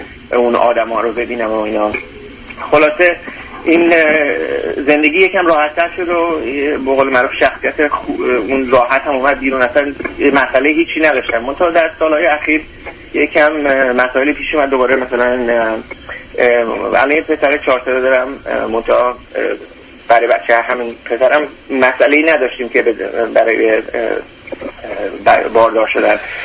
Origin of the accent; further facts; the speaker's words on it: Iran; از ایران که اومدیم